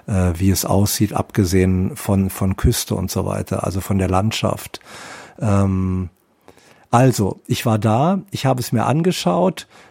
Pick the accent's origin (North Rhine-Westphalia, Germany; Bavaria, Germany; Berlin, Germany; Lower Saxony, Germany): Berlin, Germany; Ich bin Berliner, ich war früher Taxifahrer in Berlin. Ich kenne die Stadt ziemlich gut